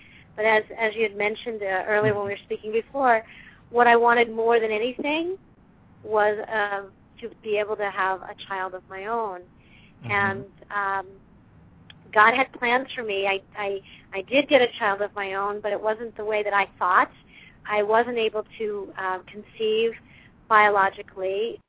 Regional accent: Maryland, United States; Well, I grew up in Maryland, and the thing I wanted more than anything in the world was to be normal.

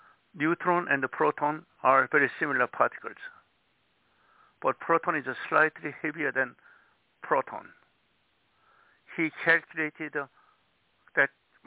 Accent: South Korea; now in United States; I came from Korea, a very poor country, right?

